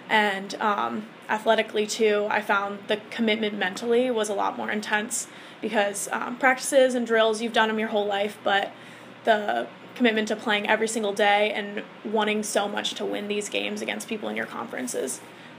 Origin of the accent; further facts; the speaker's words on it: Florida, United States; I'm from Florida, so it's very difficult for them to see a lot of my games, but when I'd come up to New England, I'd have schools come watch.